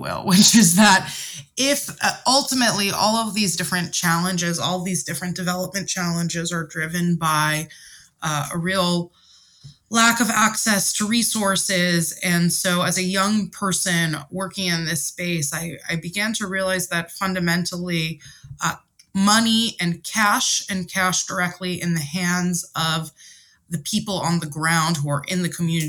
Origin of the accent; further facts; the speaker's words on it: New York City, New York, United States; not everyone in every geography had access to the same quality of life that we did growing up in New York City.